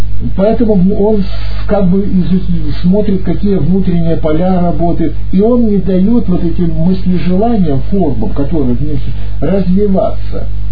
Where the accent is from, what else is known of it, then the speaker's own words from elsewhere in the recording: Vladivostok, Primorsky Krai, Russia; born there; Я, поскольку я родился на море во Владивостоке, знаю, попадал часто в шторм